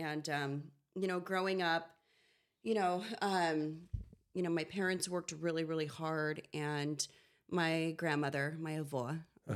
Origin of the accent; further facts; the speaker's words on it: San Diego, California, United States; So I am born and raised in San Diego, full-blooded Portuguese.